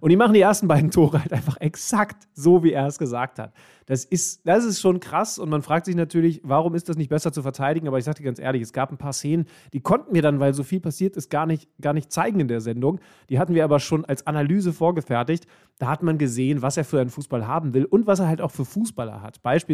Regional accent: Lower Saxony, Germany; now in Hamburg, Germany; Bardorf, ich meine, ihr wisst es mittlerweile als treue KMD-Hörer, aber es ist grob in der Nähe von Wolfsburg. Eines der schönsten Dörfer dieser Welt.

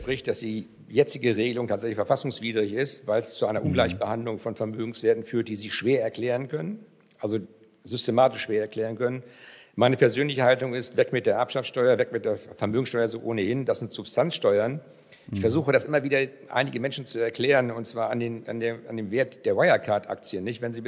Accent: Strande, Schleswig-Holstein, Germany; Ich komme aus Strande, dort haben wir alte Fischerhäuser mit großen Grundstücken, die nach dem Krieg entstanden sind, weil die Menschen, die aus Ostpreußen kamen, angesiedelt worden sind und noch Selbstversorgung brauchten.

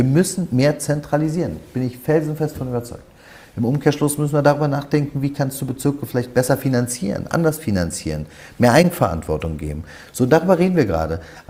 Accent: Germany; weil ich will tatsächlich was bewegen für diese Stadt. Das ist meine Heimatstadt.

